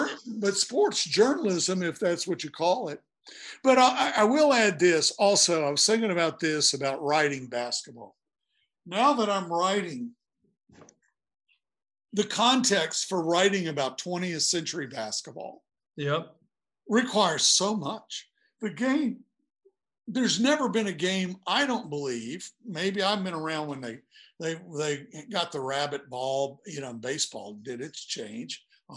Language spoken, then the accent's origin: English; Blacksburg, Virginia, United States; Well, you know, I did a Steph story, and I'm from Blacksburg.